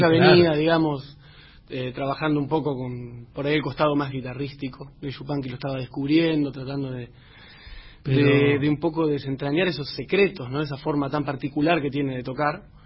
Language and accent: Spanish; Chivilcoy, Buenos Aires Province, Argentina; also born or lived in San Isidro; Yo nací en Buenos Aires, pero vivo en Chivilcoy desde toda la vida.